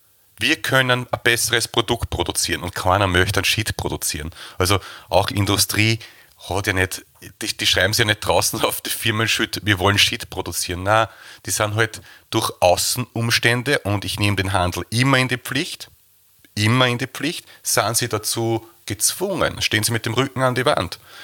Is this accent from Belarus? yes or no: no; Austria; ich bin ja Österreicher